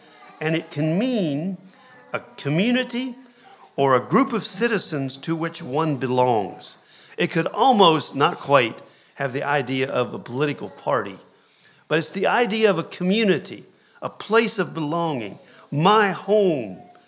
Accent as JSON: {"language": "English", "region": "Virginia", "country": "United States", "lives_now": "Ireland", "said": "I'm not from Ireland. My homeland is in the United States. I'm embarrassed about a few things right now, to be honest about it. But my homeland is there in the Shenandoah Valley."}